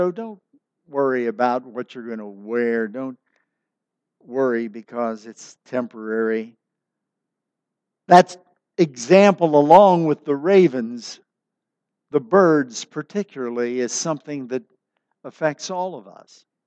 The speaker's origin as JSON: {"language": "English", "region": "Ohio River", "country": "United States", "tie": "born or raised there", "said": "I grew up on the Ohio River, literally. And I've told you before that we were used to floods."}